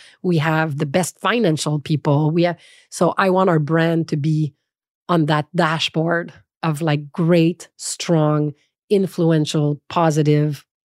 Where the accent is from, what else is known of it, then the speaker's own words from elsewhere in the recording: Canada; So let's be proud of the Canadian heritage because clearly Canada is a trusted brand and we're Canadian.